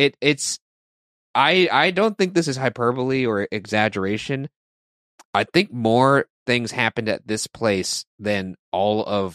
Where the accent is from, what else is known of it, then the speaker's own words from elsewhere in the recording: Los Angeles, California, United States; I don't go out to bars anymore and in my hometown. Like in LA, when I'm home, I don't go to bars.